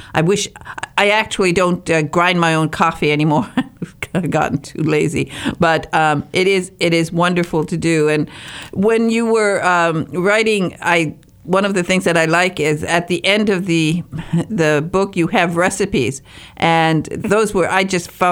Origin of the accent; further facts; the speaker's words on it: Michigan, United States; because I was from the Upper Peninsula of Michigan, and we still have wood stoves when I was a kid.